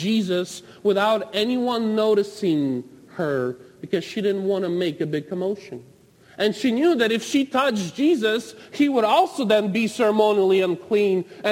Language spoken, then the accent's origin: English; Ukraine; I remember growing up in Ukraine and being in the metro stations, in the subway stations there